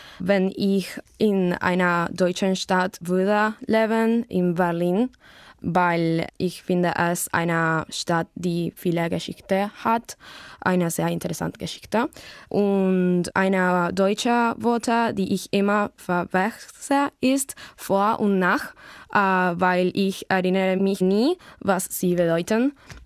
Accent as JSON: {"language": "German", "region": "Buenos Aires", "country": "Argentina", "second_language": "German", "said": "ich komme aus Buenos Aires, Argentinien. Ich wurde im Jahr 2001 geboren und ich lerne Deutsch"}